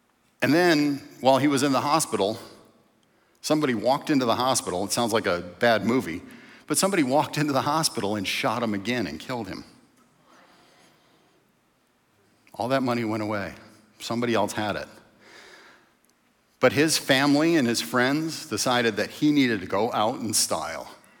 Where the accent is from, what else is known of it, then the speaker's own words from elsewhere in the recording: Detroit, Michigan, United States; When I grew up in Detroit, and I was in high school in the early 80s